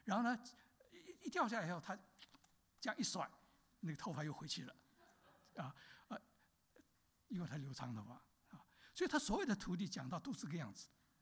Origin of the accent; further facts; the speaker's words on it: China; 我中国人很喜欢讲夫妻脸